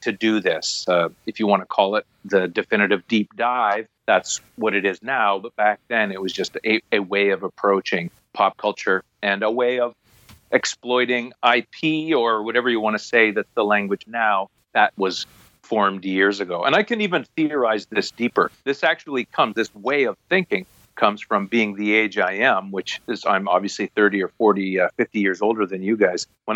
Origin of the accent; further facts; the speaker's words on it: Canada; because we're Canadian, we don't have a big full sense of ourselves